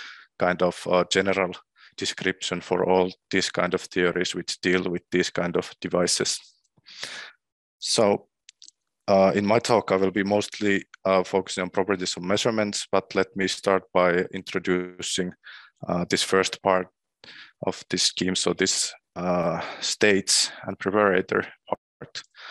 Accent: Finland; English is a second language; moved away as an adult; now in Slovakia; So I'm originally from Finland, where I got my PhD from University of Turku just last summer. And now since then, in last fall, I started working as a postdoc at Slovakia at the Research Center for Quantum Information at Slovak Academy

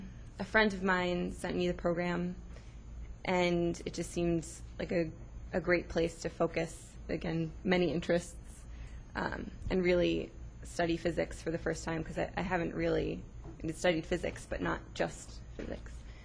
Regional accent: New York, United States; I'm from New York in the U.S., and I was terrible at math all throughout high school.

